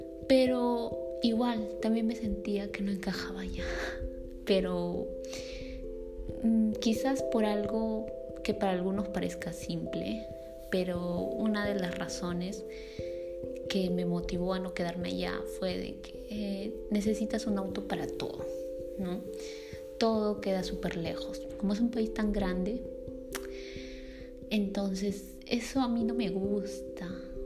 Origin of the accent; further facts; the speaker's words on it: Peru; now in Bremen, Germany; Tengo 35 años y soy de Perú. Actualmente estoy viviendo en Bremen, Alemania.